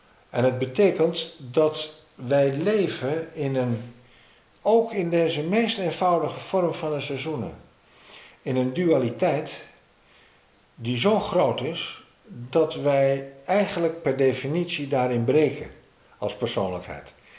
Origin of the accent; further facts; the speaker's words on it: Amsterdam, North Holland, Netherlands; Het Vondelpark als Amsterdammer.